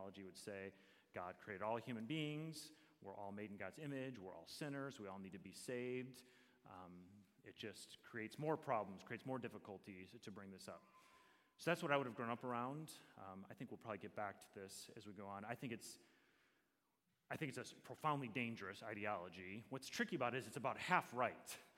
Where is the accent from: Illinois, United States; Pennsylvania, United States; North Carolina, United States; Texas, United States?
Illinois, United States; Waukegan; born there; I was born in Waukegan, Illinois.